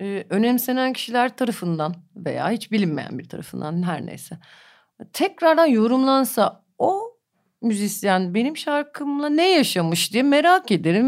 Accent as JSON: {"language": "Turkish", "region": "Istanbul", "country": "Turkey", "tie": "born or raised there", "said": "okulu kırıp tek başıma sokaklarını gezdiğim, işte plakçılarında çay içtiğim bir semtti Beyoğlu. Ben orada büyüdüm, orada müzisyen oldum, orada sahneye çıktım ilk."}